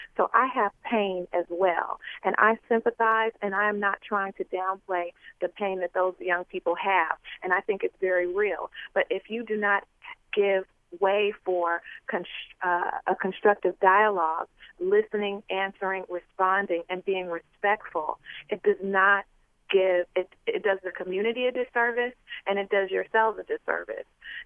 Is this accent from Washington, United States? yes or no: no; Los Angeles, California, United States; I grew up here in South L.A.